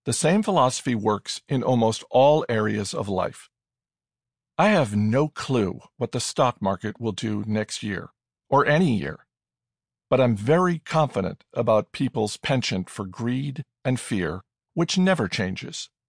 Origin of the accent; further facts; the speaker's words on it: Lake Tahoe, California, United States; I grew up ski racing in Lake Tahoe. I was on the Squaw Valley ski team